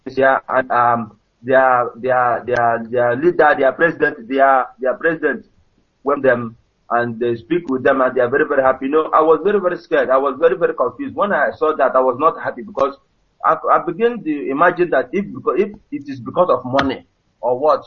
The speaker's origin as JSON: {"language": "English", "town": "Ehimembana", "region": "Imo", "country": "Nigeria", "lives_now": "Malaysia", "said": "I'm calling from Malaysia. I'm from Imo State."}